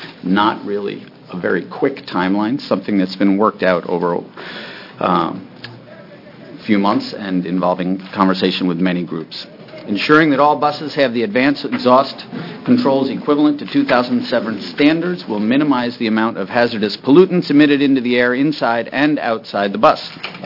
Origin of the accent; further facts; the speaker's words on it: Beaverton, Oregon, United States; I am from Beaverton. I am the representative from House District 34.